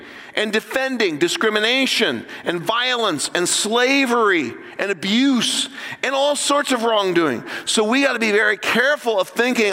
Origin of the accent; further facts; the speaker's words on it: Indianapolis, Indiana, United States; He actually made up a separate scavenger hunt list just for me, a city slicker, right? I'm from Indianapolis.